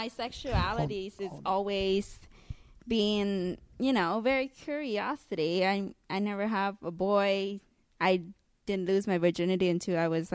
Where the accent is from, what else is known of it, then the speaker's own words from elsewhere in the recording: Vietnam; English is a second language; Yes, I grew up in Vietnam. I did my whole high school, teenager years in Vietnam.